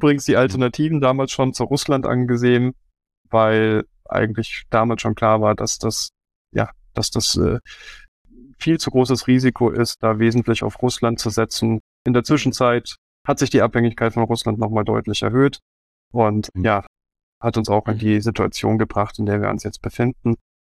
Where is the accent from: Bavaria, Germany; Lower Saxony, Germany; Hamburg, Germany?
Bavaria, Germany; Wolfratshausen; Ich bin ja auch gebürtiger Oberbayer aus dem schönen Wolfratshausen.